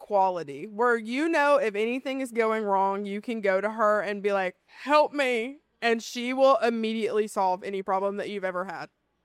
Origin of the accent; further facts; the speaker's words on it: Spruce Pine, Alabama, United States; I am from Spruce Pine.